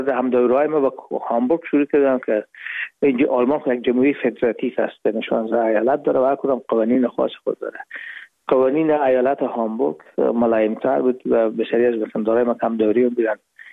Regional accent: Herat, Afghanistan; moved away as an adult; now in Hamburg, Germany; ما رفتیم از کابل به هرات و پیش که فاکولته رو پایان برسانیم یا دیپلم بگیریم از هرات از طریق زمینی داخل مرز ایران شدیم، از مرز ایران گذشتیم و داخل پاکستان و از پاکستان و قاچقی آمدیم با آلمان. میشد سال 1369 که ما با هامبورگ رسیدیم که بشه 1990.

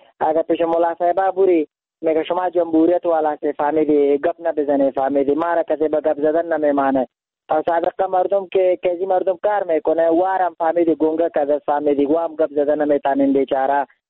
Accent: Afghanistan; خودم افغان هستم،

